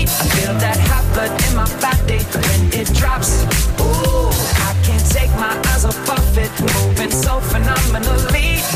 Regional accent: Villalba, Spain; No, mi pueblo es Villalba. Y ahí hay alquileres muy baratos.

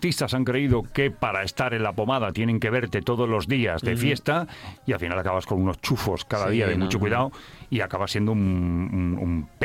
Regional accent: Barcelona, Catalonia, Spain; born there; now in Madrid, Spain; yo soy madrileño de adopción, pero soy catalán de nacimiento. Nacido en Barcelona, pero criado profesionalmente como aquel que dice casi en Madrid

